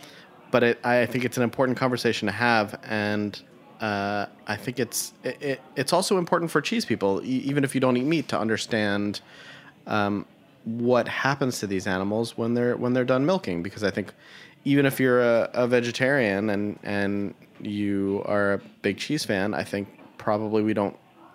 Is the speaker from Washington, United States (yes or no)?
no; Brooklyn, New York, United States; particularly as a New Yorker. It's something that we value, and speed and convenience and detachment, but at the same time we really do as a good Brooklyner